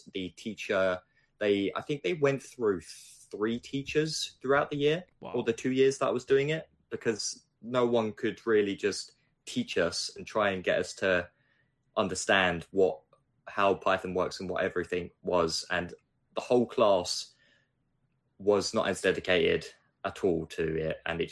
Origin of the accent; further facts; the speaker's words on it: East of England, United Kingdom; I grew up in Essex, and I went to a school in that area